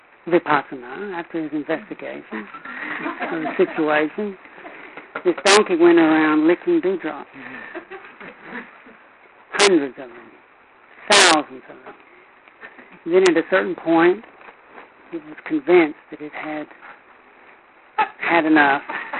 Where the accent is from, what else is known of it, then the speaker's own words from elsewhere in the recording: United States; I'm American, I love I love Hollywood endings.